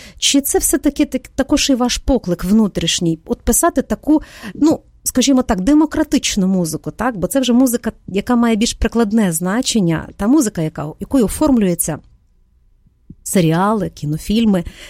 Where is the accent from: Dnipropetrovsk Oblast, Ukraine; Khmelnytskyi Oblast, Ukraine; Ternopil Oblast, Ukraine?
Ternopil Oblast, Ukraine; я родом із Чортківського району Тернопільської області.